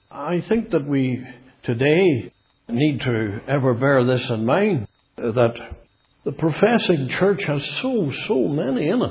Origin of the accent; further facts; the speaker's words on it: Ireland; I'm sure there's particular lessons here for me as an Irishman.